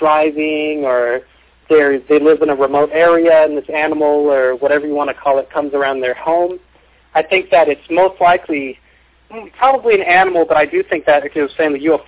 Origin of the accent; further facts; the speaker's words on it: Las Vegas, Nevada, United States; Well, I grew up in Las Vegas.